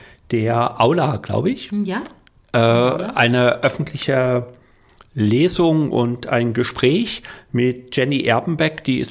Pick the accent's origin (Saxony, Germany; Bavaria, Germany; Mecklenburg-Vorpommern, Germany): Mecklenburg-Vorpommern, Germany; Rostock; Ich als Rostocker